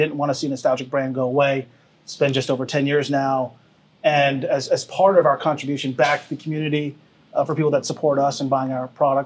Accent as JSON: {"language": "English", "region": "Pennsylvania", "country": "United States", "tie": "born or raised there", "said": "growing up in Lehigh Valley"}